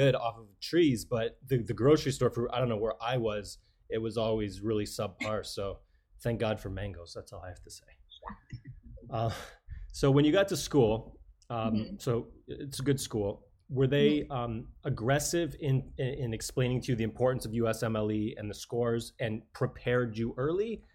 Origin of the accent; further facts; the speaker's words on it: Windsor, Ontario, Canada; because I'm from Windsor, which is near Detroit